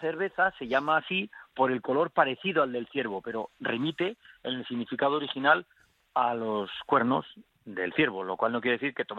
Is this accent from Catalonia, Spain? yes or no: no; La Rioja, Spain; Claro, yo soy de La Rioja, eso lo voy a defender siempre.